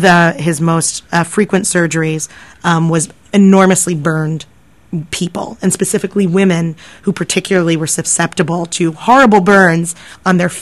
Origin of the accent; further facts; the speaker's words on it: Philadelphia, Pennsylvania, United States; I grew up here in Philly, and when I went to school in New York, people would go, "Have you heard of this museum?"